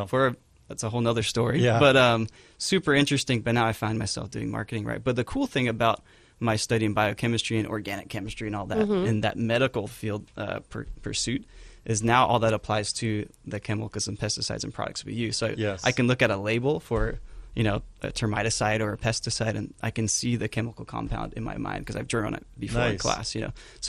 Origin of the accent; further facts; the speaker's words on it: Kailua, Hawaii, United States; And then they moved back because they wanted to come back to Hawaii. I grew up in Kailua.